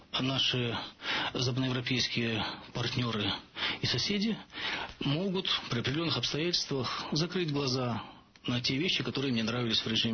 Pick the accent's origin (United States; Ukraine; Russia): Ukraine; Crimea; я вообще из Крыма.